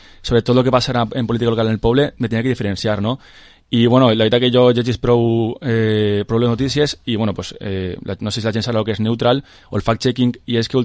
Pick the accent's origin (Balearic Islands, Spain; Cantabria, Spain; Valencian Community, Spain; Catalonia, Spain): Valencian Community, Spain; Villarreal; m'agrada molt el meu poble i sobretot pues, també m'agradaria estar al dia perquè crec que la meva generació, per exemple, els meus amics no estan al dia, no?, de lo que passa en la política de Villarreal.